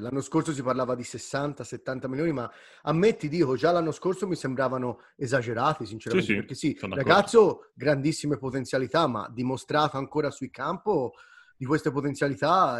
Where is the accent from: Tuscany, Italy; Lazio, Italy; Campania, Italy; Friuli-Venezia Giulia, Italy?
Tuscany, Italy; Sesto Fiorentino; io sono originario di Sesto Fiorentino.